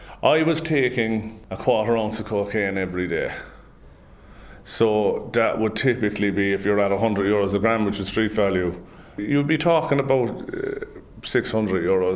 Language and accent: English; Munster, Ireland; I grew up in the East Cork area and I came from a good family